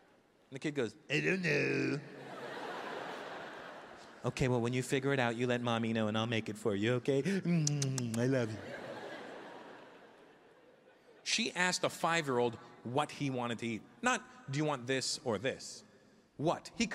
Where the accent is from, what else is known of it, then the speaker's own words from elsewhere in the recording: Brampton, Ontario, Canada; I grew up just outside of Toronto, a small town called Brampton, and B-Town represent. I grew up in these townhouses, and all the driveways were attached in the townhouses.